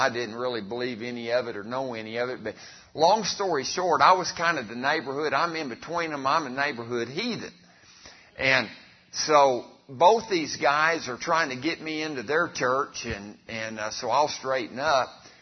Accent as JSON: {"language": "English", "town": "Artesia", "region": "New Mexico", "country": "United States", "tie": "born or raised there", "said": "I grew up over in Artesia, New Mexico, a little town over there in southeast New Mexico."}